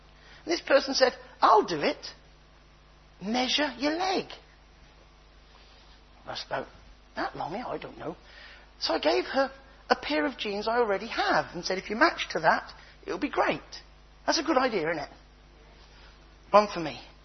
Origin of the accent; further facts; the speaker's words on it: United Kingdom; Back to being British again. Every other language, they'd say good morning, but because we're not sure if we should or not, we sort of go